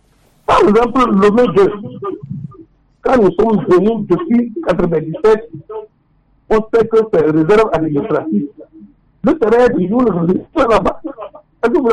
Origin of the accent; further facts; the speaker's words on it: Togo; Nous sommes des Togolais.